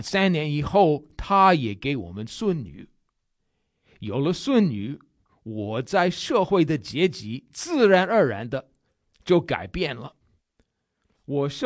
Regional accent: United States; Chinese is a second language; 但是请您记得我是个美国人，美国人的概念和华人的概念不完全一样。

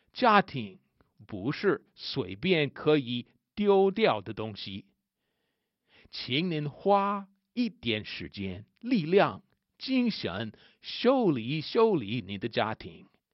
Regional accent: United States; 身为美国人的我，很不好意思地告诉您

